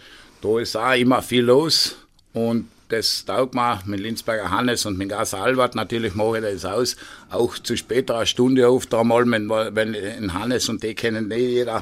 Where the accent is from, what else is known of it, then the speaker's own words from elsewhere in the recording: Oberlienz, Tyrol, Austria; aber Oberlinz ist doch mein Heimatort.